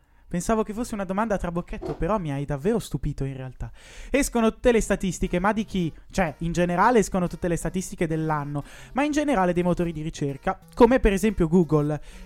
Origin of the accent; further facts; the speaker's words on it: Como, Lombardy, Italy; io parlo da comasco